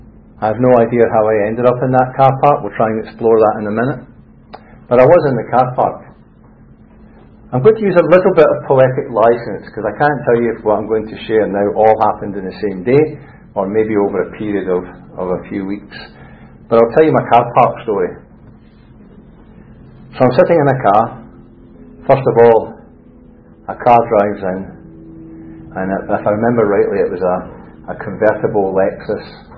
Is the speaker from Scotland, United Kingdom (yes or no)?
yes; Scotland, United Kingdom; accent: Scottish; also born or lived in Birmingham, United Kingdom; You may guess I'm not from this part of the world, although I was born in Birmingham, but not Birmingham, Alabama, the original Birmingham in the UK. But that's England. This is a Scottish accent, and that's because at an early age I moved to Scotland.